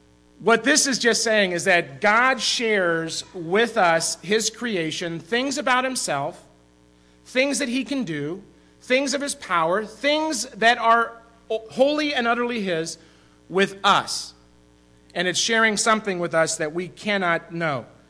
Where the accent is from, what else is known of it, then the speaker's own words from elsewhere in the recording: Waterloo, Iowa, United States; also born or lived in Parkersburg, Iowa; I grew up in Iowa my entire life, all right? Grew up in Waterloo, Iowa, and then made the excursion to Parkersburg, Iowa in my 11th grade year.